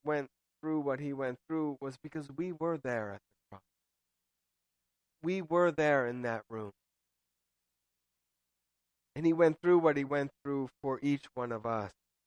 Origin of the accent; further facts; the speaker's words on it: Italy; when I was a kid growing up in Italy, we saw crucifixes. The nuns would come in and teach religion, and I was the Protestant kid